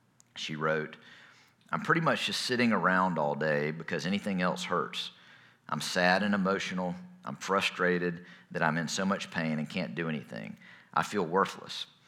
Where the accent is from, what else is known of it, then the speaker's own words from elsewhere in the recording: Thomasville, Georgia, United States; I mean, I grew up in First Presbyterian Church in Thomasville